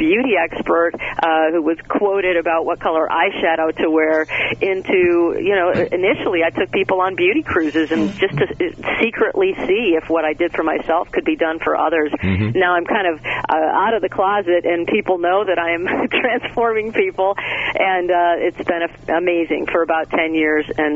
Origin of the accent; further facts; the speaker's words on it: Michigan, United States; now in New York, United States; because I was raised in Southwest Michigan on a horrid diet.